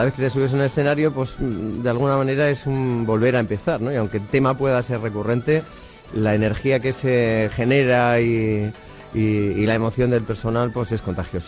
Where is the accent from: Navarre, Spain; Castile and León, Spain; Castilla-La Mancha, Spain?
Castile and León, Spain; Valladolid; Somos de Valladolid y aquí lo fabricamos